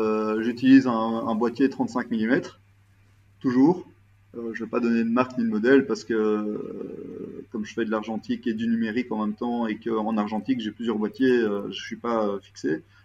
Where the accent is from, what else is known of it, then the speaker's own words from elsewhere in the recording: Brussels, Belgium; Donc, je suis bruxellois d'origine, j'ai vécu 25 ans à Bruxelles. Maintenant, j'ai déménagé, je vis à la campagne, j'ai complètement changé de vie.